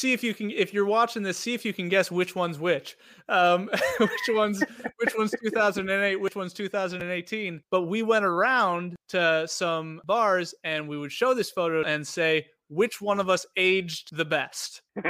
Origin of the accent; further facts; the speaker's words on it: Minnesota, United States; accent: Minnesotan; trying to sing in an Irish accent, which I just had be my Minnesotan accent, just faster.